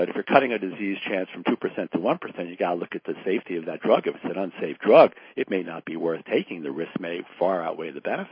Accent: Connecticut, United States; I come from Pfizer country, and our town is close to Groton, Connecticut

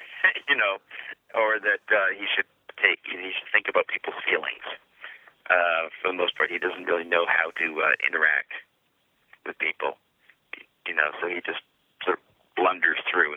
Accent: Canada; I'm from Canada.

